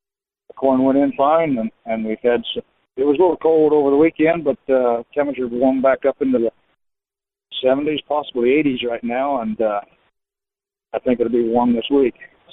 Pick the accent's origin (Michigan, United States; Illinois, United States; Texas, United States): Illinois, United States; Briggsville; and I'm from Briggsville, Illinois.